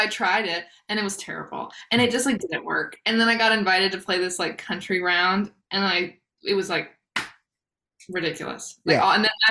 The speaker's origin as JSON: {"language": "English", "region": "Texas", "country": "United States", "tie": "born or raised there", "said": "So I grew up in West Texas, like in the middle of nowhere, literally. Like my hometown has 18 people in it."}